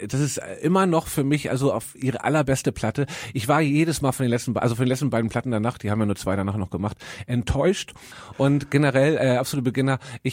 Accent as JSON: {"language": "German", "region": "Hamburg", "country": "Germany", "said": "Ich bin ja Hamburger."}